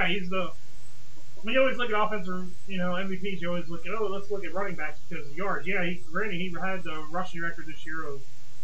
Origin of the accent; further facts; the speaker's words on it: New York, United States; Even though I am from New York and I hate Boston.